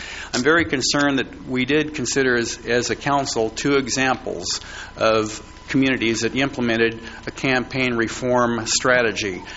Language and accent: English; Atascadero, California, United States; being someone born and raised in Atascadero